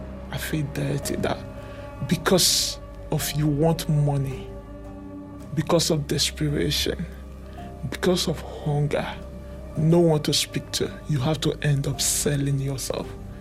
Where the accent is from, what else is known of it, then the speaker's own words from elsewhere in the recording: Nigeria; I'm from Nigeria. I was born and brought up in Nigeria, and life was good.